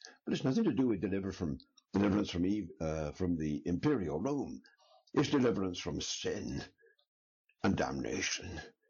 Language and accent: English; England, United Kingdom; I'm an Englishman